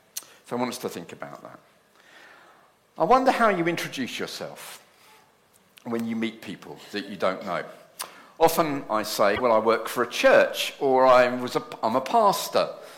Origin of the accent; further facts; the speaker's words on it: South East England, United Kingdom; I was brought up in Kent.